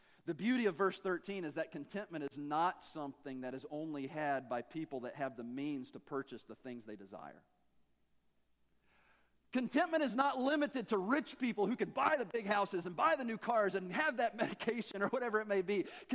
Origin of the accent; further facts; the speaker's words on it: Tennessee, United States; I'm from Tennessee, and English wasn't real good for me, right?